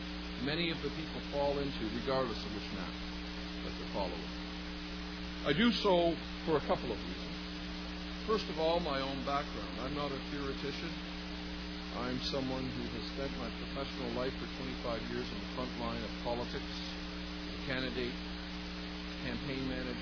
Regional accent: Canada; Obviously, I do speak here as a Canadian

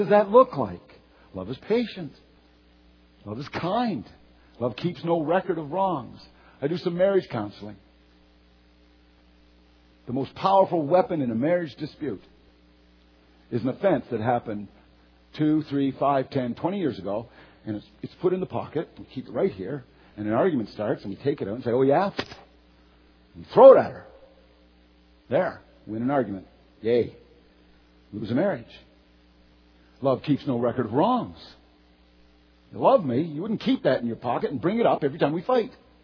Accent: Newfoundland and Labrador, Canada; I'm bragging about growing up in Newfoundland this morning.

